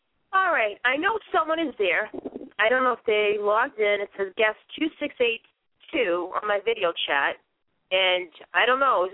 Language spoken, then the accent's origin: English; Boston, Massachusetts, United States; accent: Boston; Now, for me, what works for me is my Boston accent, and it's something that's helped me to get parts.